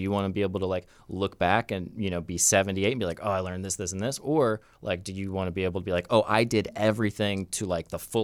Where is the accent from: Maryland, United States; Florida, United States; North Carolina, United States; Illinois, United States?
Florida, United States; I'm from Central Florida. I grew up religious. I grew up as a what's called a Pentecostal Christian.